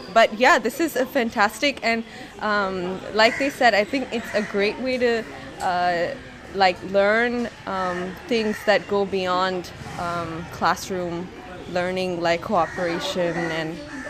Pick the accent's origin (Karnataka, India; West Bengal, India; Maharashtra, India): Karnataka, India; Bangalore; and I'm from Bangalore. I'm a visitor here.